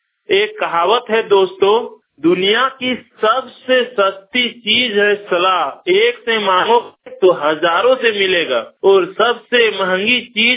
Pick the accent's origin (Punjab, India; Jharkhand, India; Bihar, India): Jharkhand, India; Dhanbad; और मैं जिला धनबाद राज्य झारखंड का रहने वाला हूँ।